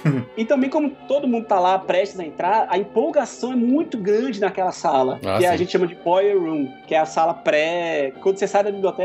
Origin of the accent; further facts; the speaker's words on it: Brazil; que eu sou brasileiro